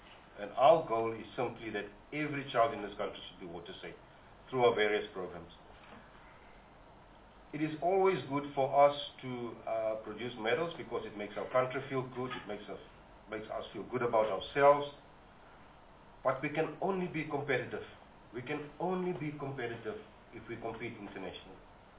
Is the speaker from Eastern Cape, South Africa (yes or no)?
yes; Eastern Cape, South Africa; I am from the Eastern Cape